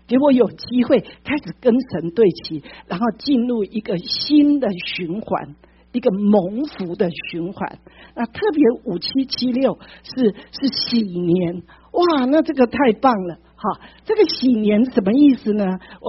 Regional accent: Taiwan; 像我们台湾我们中国人有什么中秋节啊

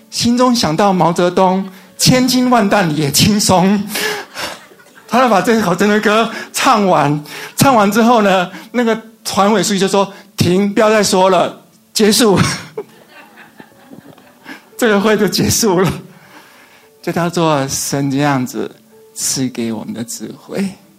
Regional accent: Taiwan; 不好意思我从台湾来的

